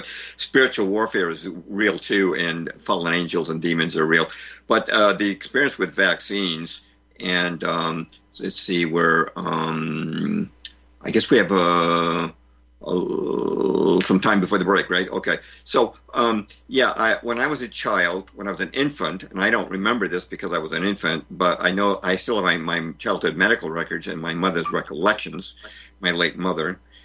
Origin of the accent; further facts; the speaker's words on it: California, United States; also born or lived in Massachusetts; I think I was one of maybe the best four square player in my first grade class in California. We moved from Massachusetts to California in 57.